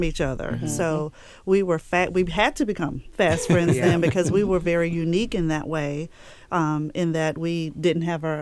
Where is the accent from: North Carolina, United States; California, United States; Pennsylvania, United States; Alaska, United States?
North Carolina, United States; My mother, God bless her soul, who's gone on now, was a teacher for 40 plus years in my hometown, home county of Halifax County